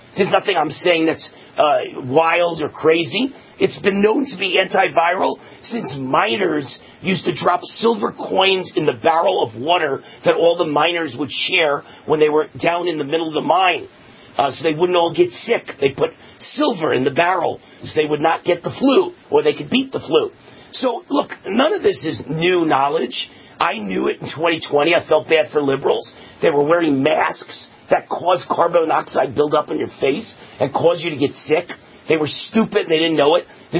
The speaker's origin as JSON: {"language": "English", "region": "New York", "country": "United States", "tie": "born or raised there", "said": "I grew up in New York, and he was the shock jock disc jockey"}